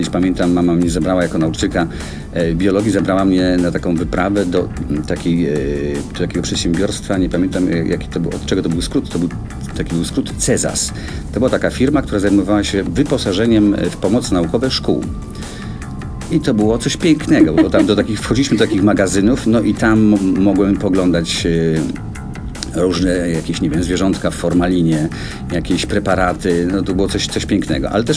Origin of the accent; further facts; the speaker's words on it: Zduńska Wola, Łódź Voivodeship, Poland; now in Warsaw, Poland; To zawsze pamiętałem, że pochodzę ze Zduńskiej Woli. Jakby nie mówiłem nigdy, że jestem warszawiakiem.